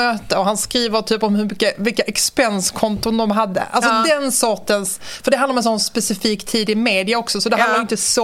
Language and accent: Swedish; Skåne, Sweden; Ja, men det är bara att jag är skåning som jag säger så där.